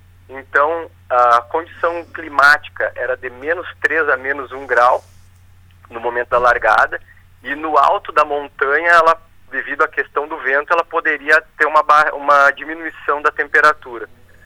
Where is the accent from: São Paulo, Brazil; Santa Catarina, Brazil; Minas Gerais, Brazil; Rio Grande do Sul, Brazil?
Rio Grande do Sul, Brazil; Bossoroca; Eu sou natural de Bossoroca e atualmente eu resido em Novo Hamburgo. Mas eu, toda a minha família é de Bossoroca, meus familiares, eu comecei a correr também quando estava em Bossoroca